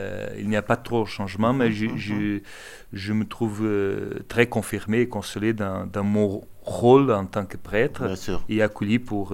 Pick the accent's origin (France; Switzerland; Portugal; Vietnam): Portugal; Parce qu'en tant que Portugais, je sentis toujours la même phrase appliquée à moi et à mes compatriotes.